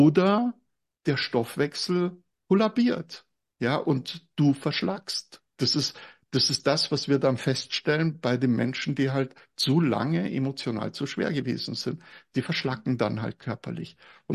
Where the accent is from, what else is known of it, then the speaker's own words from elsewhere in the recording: Munich, Bavaria, Germany; born there; ich habe großteils bei meiner Großmutter gelebt und ich bin ja ein geborener Münchner